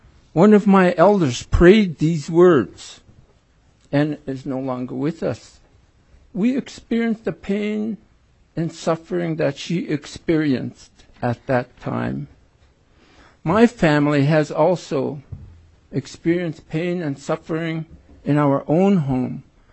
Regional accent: Yakutat, Alaska, United States; I was born and raised in Yakutat, Alaska.

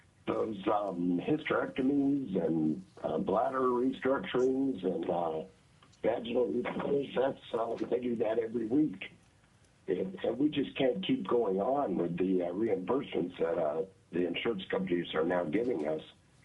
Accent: Fairbanks, Alaska, United States; I was born and raised in Fairbanks and started Interior Women's Health Clinic in 2003.

